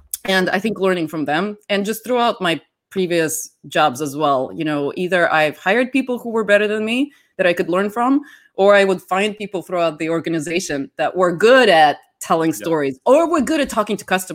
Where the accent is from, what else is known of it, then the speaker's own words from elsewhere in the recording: Russia; So I grew up in Russia, in the Soviet Union.